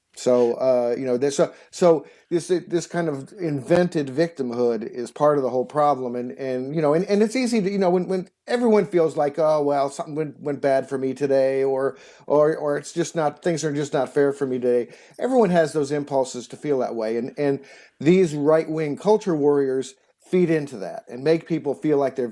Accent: Evanston, Illinois, United States; I'm actually from Evanston, which is, you know, but the bordering suburb north of Chicago.

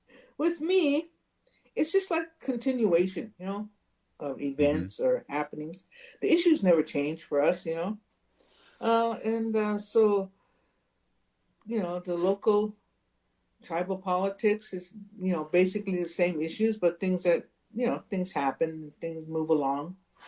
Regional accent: United States; we have to deal with, you know, as Indian people nationwide, you know, it's just politics of this country, United States.

